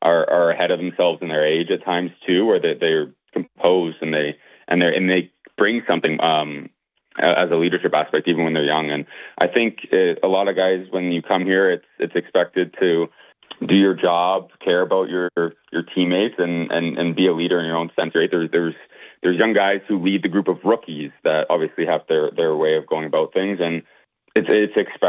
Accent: Saskatchewan, Canada; now in Calgary, Canada; Yeah, I'm from Saskatchewan. I live now in Calgary, Alberta, where I spend my summers. But I'm currently in Saskatchewan right now, visiting some family.

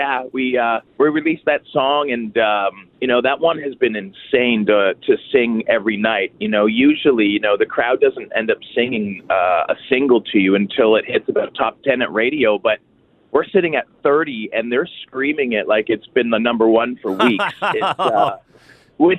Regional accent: Toronto, Ontario, Canada; born there; because I was born in Toronto, I do bleed blue.

